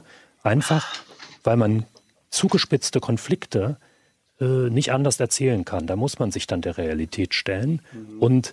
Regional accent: Germany; born there; Ich bin im Osten geboren

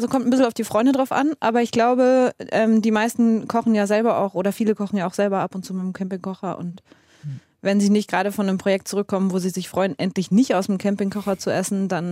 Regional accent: Aschau im Chiemgau, Bavaria, Germany; now in Munich, Germany; Ich wohne hier, aber ich würde mich selber eigentlich wirklich nicht als Münchnerin bezeichnen. Ich bin ja auch nicht in München aufgewachsen, sondern tatsächlich auch in den Bergen. Zwar in den Voralpen, aber doch in den Alpen.

